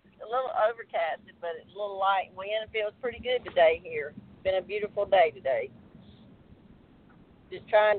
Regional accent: Mississippi, United States; accent: southern; I'm actually from Mississippi, one of them good old southern gals. Just got that good accent.

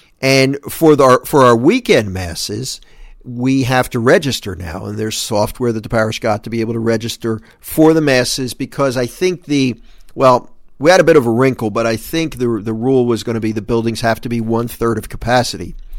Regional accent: New Jersey, United States; A lot of times I would tell people I'm from New Jersey and they think automatically North Jersey, up around New York, but that's not where I'm from. I'm from Philly, Jersey.

